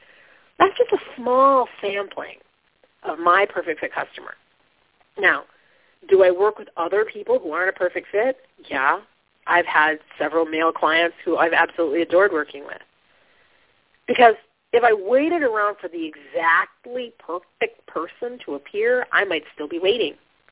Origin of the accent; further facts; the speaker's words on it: Flint, Michigan, United States; I'm from Flint, born and raised.